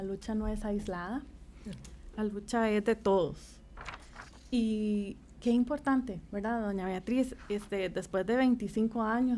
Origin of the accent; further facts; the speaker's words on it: Costa Rica; está diciéndonos como costarricenses, vean que hay cosas buenas que hay que fortalecer